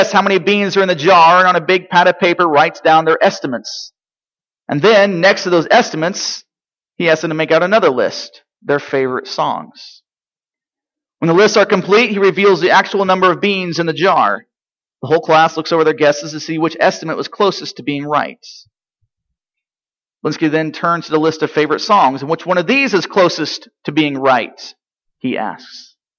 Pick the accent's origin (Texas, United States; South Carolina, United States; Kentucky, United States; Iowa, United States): Iowa, United States; See, I'm from Iowa. I'm a believer. Yes, and I'm from Iowa. That's true.